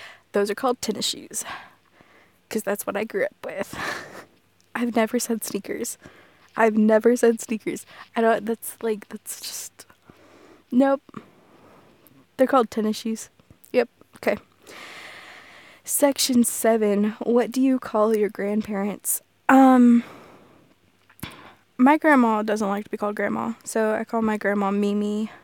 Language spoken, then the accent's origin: English; the South, United States; accent: southern; my southern accent is probably going to kick in full force if something comes up that makes my southern accent come out.